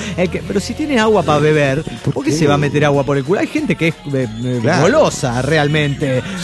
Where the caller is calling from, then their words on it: Japan; de Naoka, Japón.